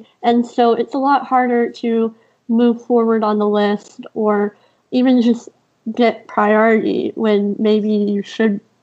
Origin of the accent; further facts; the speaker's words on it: Houston, Texas, United States; This is the closest I've ever lived to my hospital, even though I grew up in Houston.